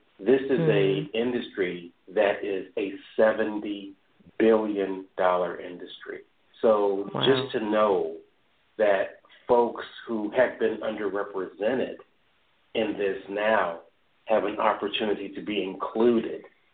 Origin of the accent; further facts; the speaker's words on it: Dayton, Ohio, United States; Well, I'll tell you, I grew up in Dayton, Ohio